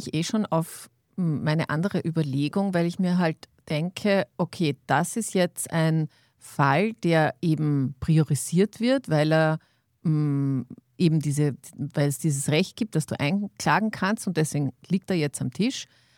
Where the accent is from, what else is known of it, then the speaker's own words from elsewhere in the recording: Austria; auch eben bei uns in Österreich